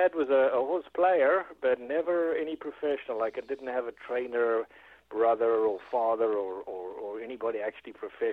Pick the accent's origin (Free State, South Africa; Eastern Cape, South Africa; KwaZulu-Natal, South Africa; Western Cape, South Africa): KwaZulu-Natal, South Africa; I lived in a province of the state called Natal, N-A-T-A-L